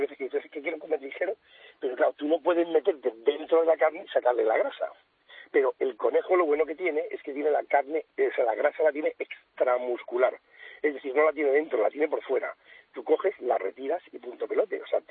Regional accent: Spain; Somos españoles

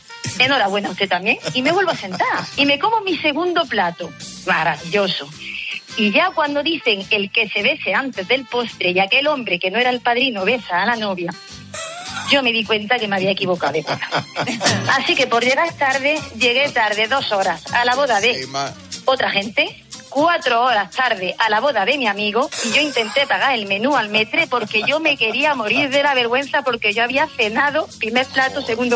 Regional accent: Spain; yo, que soy muy española

